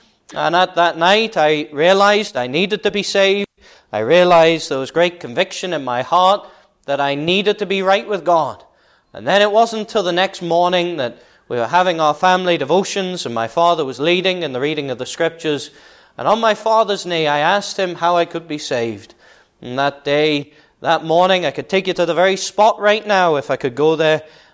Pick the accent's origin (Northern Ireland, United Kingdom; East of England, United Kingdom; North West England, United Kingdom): North West England, United Kingdom; Liverpool; now in North Yorkshire, United Kingdom; But for the first 16 years of my life, as I say, I was brought up in Liverpool.